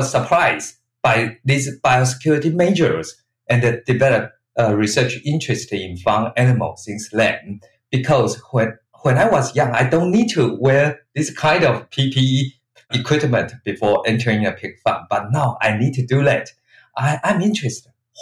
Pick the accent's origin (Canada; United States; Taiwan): Taiwan; English is a second language; I was born and raised in the Taiwanese countryside, where farmers keep a variety of animals, such as pigs, geese, ducks, and so on.